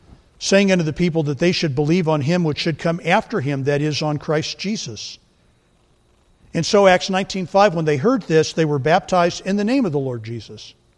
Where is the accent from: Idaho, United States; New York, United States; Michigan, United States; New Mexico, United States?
Michigan, United States; We're from Michigan originally. And we're from the part of Michigan where you were identified with U of M more than Michigan State.